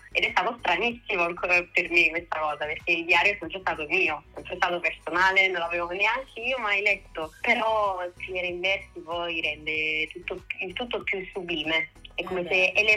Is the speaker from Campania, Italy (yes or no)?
yes; Naples, Campania, Italy; ho così tanti ricordi legati a Napoli, però ciò che mi è sempre stata stretta è la periferia, perché io vengo da Piscina a Scampia